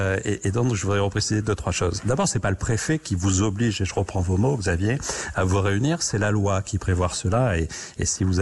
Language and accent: French; south of France, France; comme on dit chez moi dans le Sud